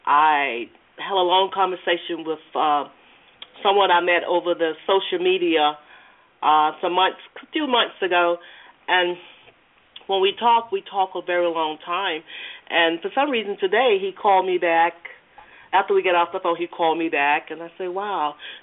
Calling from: Georgia, United States; Hi. I'm calling from Georgia.

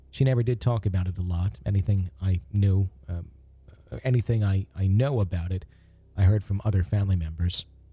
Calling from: Pakistan; I'm from Pakistan, living in Oman.

